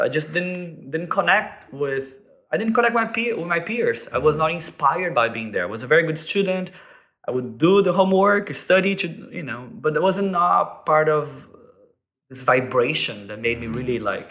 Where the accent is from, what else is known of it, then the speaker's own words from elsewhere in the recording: Brazil; I come from Brazil.